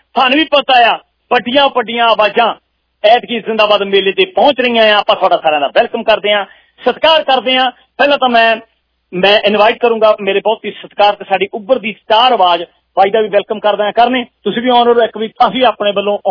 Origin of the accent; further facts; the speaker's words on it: Punjab, India; ਮੈਂ ਦੁਆਬੇ ਦਾ ਰਹਿਣ ਵਾਲਾ ਆ